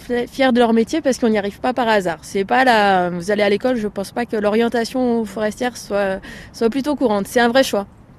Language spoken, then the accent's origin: French; Auvergne-Rhône-Alpes, France; Depuis toujours, je suis originaire de Haute-Savoie. La montagne, ça fait partie des Hauts-Savoyards.